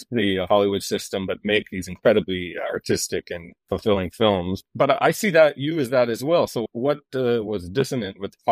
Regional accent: Canada; I grew up in Canada, so, you know, I had her since I was a baby.

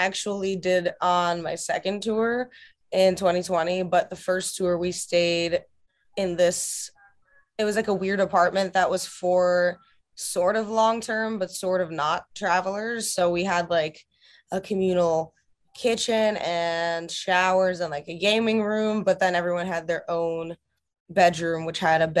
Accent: Russia; and even, you know, my home country of Russia

